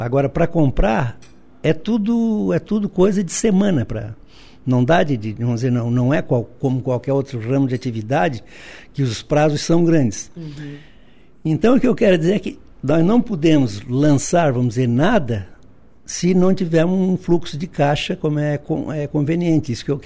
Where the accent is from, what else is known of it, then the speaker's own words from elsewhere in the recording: Tubarão, Santa Catarina, Brazil; Eu sou natural de Tubarão.